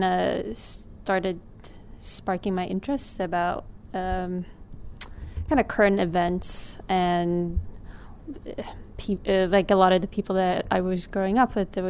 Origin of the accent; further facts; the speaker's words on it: Stockholm, Stockholm County, Sweden; So I grew up in Stockholm, Sweden. My mom's Swedish and my dad is Eritrean, and I think from a very early age I grew up in a very immigrant neighborhood in Sweden